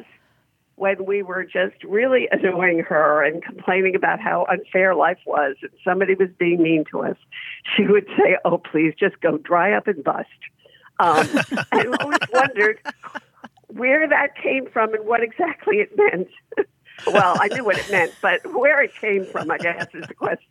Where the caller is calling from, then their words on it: North Carolina, United States; I'm calling from North Carolina.